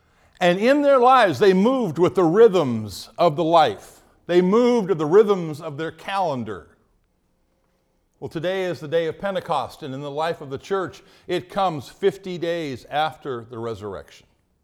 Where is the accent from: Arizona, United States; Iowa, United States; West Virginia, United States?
Iowa, United States; I came from Iowa, and when you heard a tornado coming, you heard it.